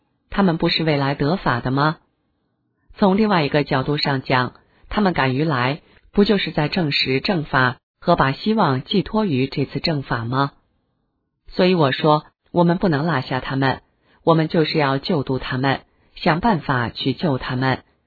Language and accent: Chinese; China; 我说我是中国人，我和你一样，我爱中国